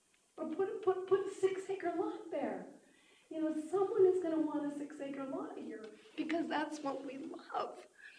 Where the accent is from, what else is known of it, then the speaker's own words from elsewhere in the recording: New York, United States; When I grew up in New York, our backyards touched each other.